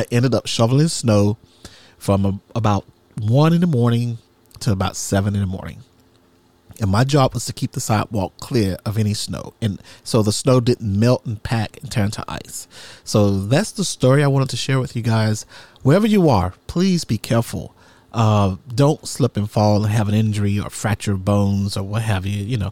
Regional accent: Mississippi, United States; Now, remember, I'm from Mississippi. I don't really see snow much. I don't live in the northern part of Mississippi. So I really don't see a lot of snow where I'm from.

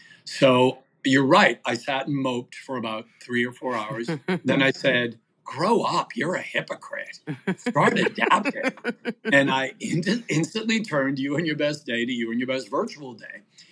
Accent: New England, United States; I'm from New England, and so we really had COVID in New England.

